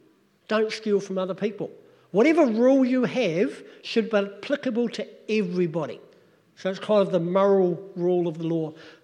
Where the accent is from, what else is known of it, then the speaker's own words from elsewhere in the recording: New Zealand; moved away; I grew up in New Zealand, and we drive in a slightly different way to you over here.